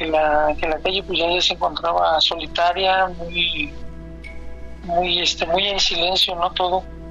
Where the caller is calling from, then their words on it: Querétaro, Mexico; de Querétaro.